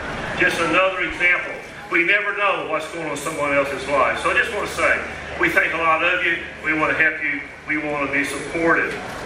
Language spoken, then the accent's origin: English; Kentucky, United States; growing up in Western Kentucky, I had the opportunity to attend many Fancy Farm Picnics.